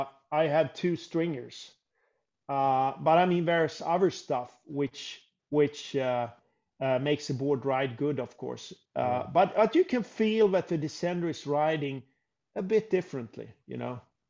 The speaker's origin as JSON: {"language": "English", "town": "Gothenburg", "region": "Västra Götaland", "country": "Sweden", "said": "I'm from Gothenburg. I'm from Gothenburg on the west coast, but I just love it."}